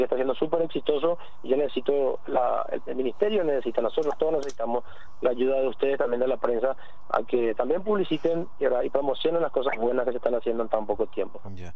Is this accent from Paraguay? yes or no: yes; Paraguay; todos somos paraguayos